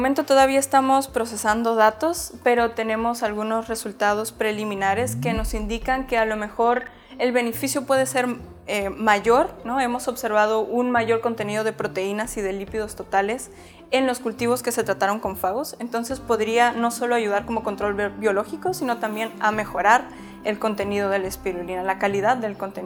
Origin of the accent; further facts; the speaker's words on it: Mexico; la importancia de nosotros como mexicanos reconectar con ese eslabón